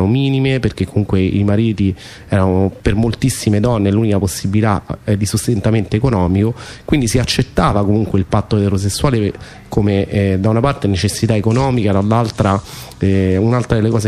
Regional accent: Rome, Lazio, Italy; born there; io ho delle origini calabresi, in qualche modo sono nato a Roma, ma i miei genitori, mio padre in particolare era calabrese

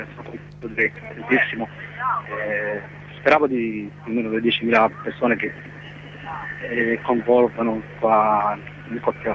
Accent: Bangladesh; Italian is a second language; now in Italy; Sono del Bangladesh.

